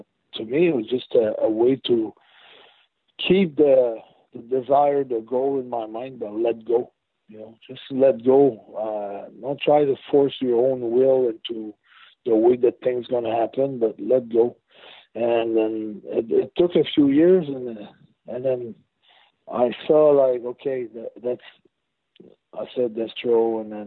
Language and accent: English; Montreal, Quebec, Canada; In 2003, I had like a great dark match on the Raw in Montreal, my hometown, and I tore the roof up.